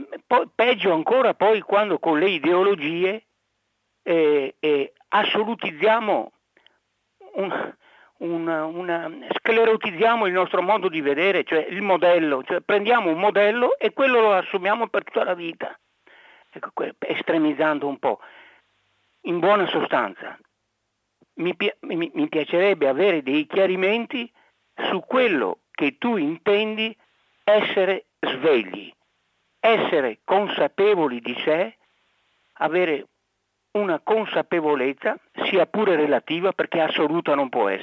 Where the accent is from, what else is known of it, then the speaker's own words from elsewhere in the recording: Pontelongo, Veneto, Italy; Io sono nato nel Veneto, sono nato a Pontelongo, in provincia di Padova.